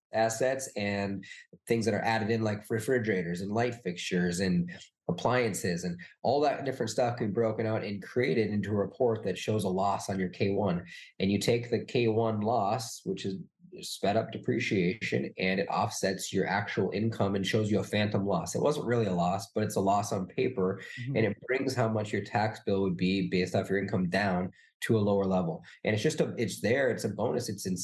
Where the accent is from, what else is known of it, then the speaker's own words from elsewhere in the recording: Minnesota, United States; But growing up in Minnesota, like I was, my parents are as middle class as they could get.